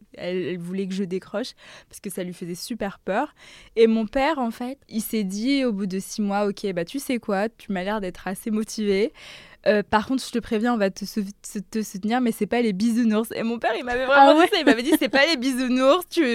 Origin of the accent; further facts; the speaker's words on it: Guadeloupe; moved away as an adult; now in France; je viens de la Guadeloupe, donc c'est la première fois que j'ai ressenti vraiment un choc un peu culturel.